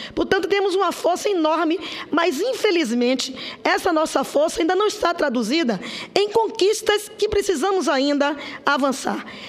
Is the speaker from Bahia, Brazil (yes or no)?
yes; Bahia, Brazil; parabenizar a baiana, porque sou baiana também